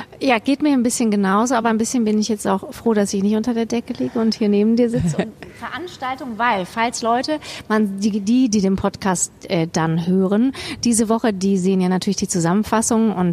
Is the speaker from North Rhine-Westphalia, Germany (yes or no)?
no; Kassel, Hesse, Germany; ich komme aus Kassel ursprünglich